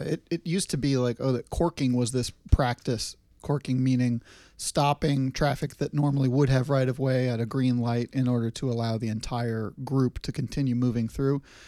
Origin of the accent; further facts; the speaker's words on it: Boston, Massachusetts, United States; now in Portland, United States; Yeah, so growing up in Boston, I've always been impressed with how tolerant and patient other road users are towards bicyclists.